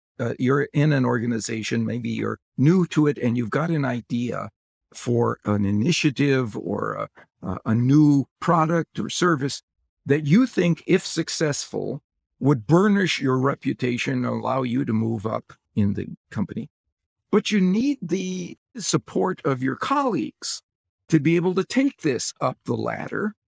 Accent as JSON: {"language": "English", "region": "Wisconsin", "country": "United States", "tie": "born or raised there", "said": "I grew up in Wisconsin, and the NFL team associated with Wisconsin is the Green Bay Packers."}